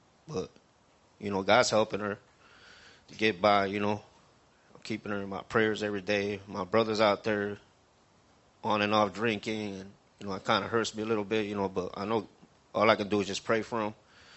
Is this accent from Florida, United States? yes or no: yes; Sarasota, Florida, United States; also born or lived in Miami; I'm 39 years old. I was born in Miami, but raised in Sarasota my whole life.